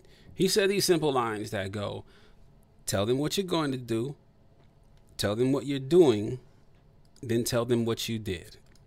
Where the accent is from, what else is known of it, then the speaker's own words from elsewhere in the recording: Toledo, Ohio, United States; I spent about 12 years on the radio as a top-rated host in my hometown of Toledo, Ohio, and in Detroit also on several radio stations.